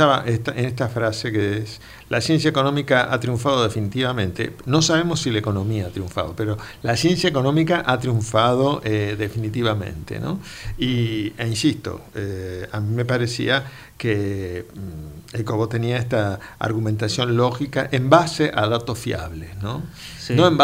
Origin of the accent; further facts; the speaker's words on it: Argentina; yo soy argentino, ¿no? Y entonces, por mi forma de hablar, ustedes quizás no se habrán dado cuenta.